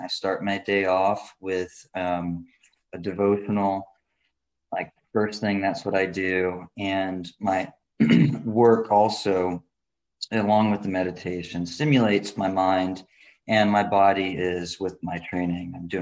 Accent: Scotland, United Kingdom; Must be because I'm Scottish or something.

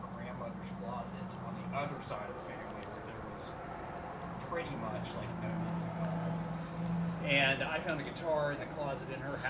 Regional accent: Alabama, United States; I'm from the suburbs of Birmingham, Alabama, outside of Birmingham, in like the Shelby County kind of area

